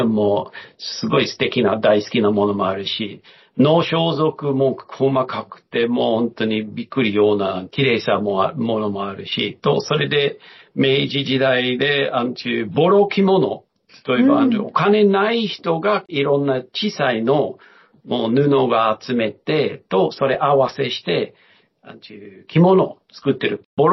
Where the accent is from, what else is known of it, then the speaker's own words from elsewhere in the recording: Melbourne, Victoria, Australia; ちょうど14年前メルボン、自分の出身に戻ったんですけど、